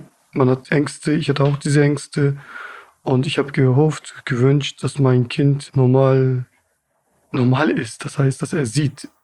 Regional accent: Turkey; ich komme aus der Türkei, aber ich bin selber Kurde.

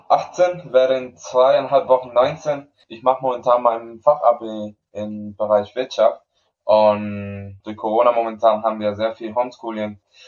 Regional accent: Canary Islands, Spain; moved away; Ich bin auf Gran Canaria aufgewachsen. Meine Mutter ist Spanierin, mein Vater ist Nigerianer

